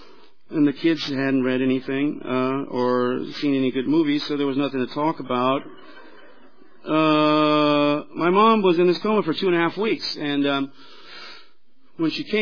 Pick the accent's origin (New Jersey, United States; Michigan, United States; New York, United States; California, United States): California, United States; Hollywood; born there; I was born on Sunset Boulevard in Hollywood, California, in 1966